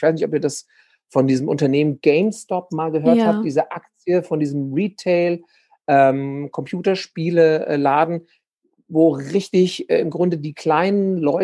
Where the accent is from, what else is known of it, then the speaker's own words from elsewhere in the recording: Frankfurt, Hesse, Germany; Aber weder war eine gute in der Nähe von Frankfurt, wo ich herkomme, noch hatte ich einen Bezug dazu, zum Schauspielen an sich.